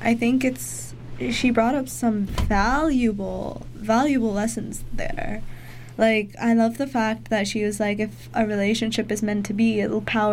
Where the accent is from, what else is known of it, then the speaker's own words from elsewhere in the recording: Botswana; Yeah, no, I grew up in Botswana, and it was kind of the same thing. Like, you knew so many people, you knew every single person.